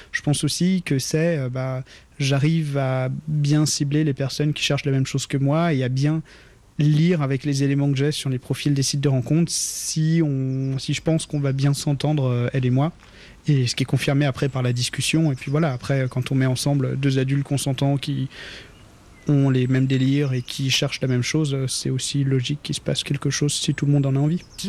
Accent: France; Je dis à propos de moi, je suis français

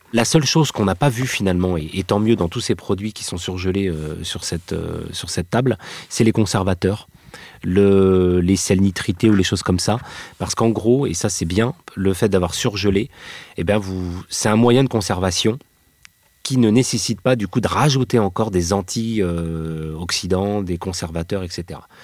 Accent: Brittany, France; Breton, alors, je vais pas vous dire.

